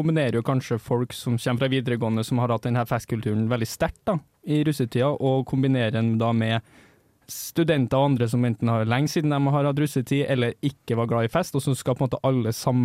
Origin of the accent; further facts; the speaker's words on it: Trondheim, Trøndelag, Norway; vi er jo fra Byåsen begge to, har gått på samme ungdomsskole.